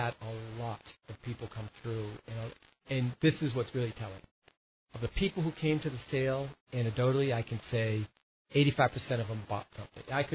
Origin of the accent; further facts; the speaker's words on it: New England, United States; You know, growing up in New England, you kind of, and I had a mom who enjoyed furnishing the house through auctions.